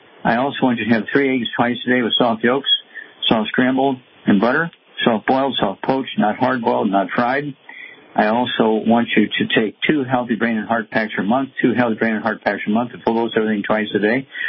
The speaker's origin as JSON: {"language": "English", "region": "Missouri", "country": "United States", "said": "let's go to Missouri, my home state"}